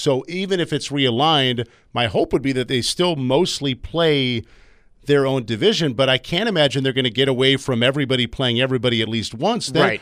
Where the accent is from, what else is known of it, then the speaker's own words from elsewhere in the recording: Illinois, United States; because I grew up in Illinois